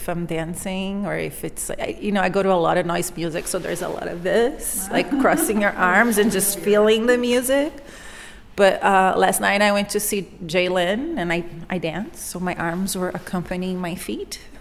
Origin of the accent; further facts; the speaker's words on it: Brazil; now in United States; I didn't grow up here, and where I grew up in Brazil, when you say someone is an artist